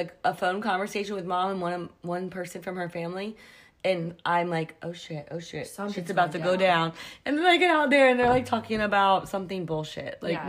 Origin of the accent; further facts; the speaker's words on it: the South, United States; accent: Southern; I'm from the South, so I was constantly being making fun of for talking slow and having a Southern accent, but which I didn't even think I had at the time